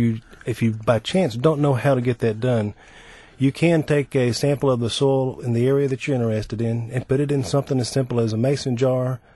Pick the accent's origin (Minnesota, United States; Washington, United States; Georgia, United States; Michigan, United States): Georgia, United States; I'm originally from Georgia